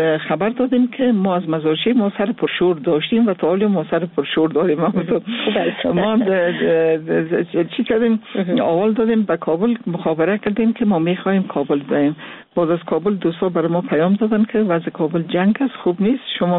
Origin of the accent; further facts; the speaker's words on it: Mazar-i-Sharif, Balkh, Afghanistan; born there; مزار شریف چون زادگاه من از زادگاه شخصی خود من